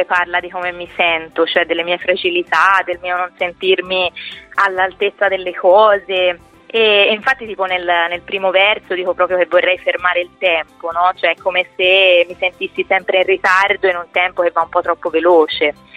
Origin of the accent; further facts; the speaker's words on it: Aiana, Tuscany, Italy; Ho 25 anni e vengo da Aiana, in provincia di Pistoia.